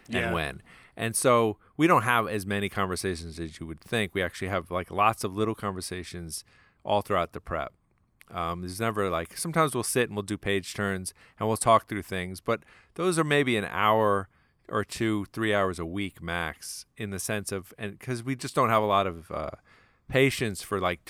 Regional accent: New Jersey, United States; born or raised there

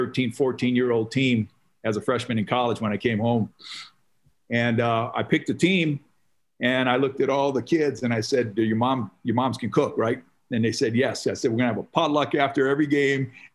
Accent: Hawaii, United States; But no, growing up in Hawaii, man, it was awesome.

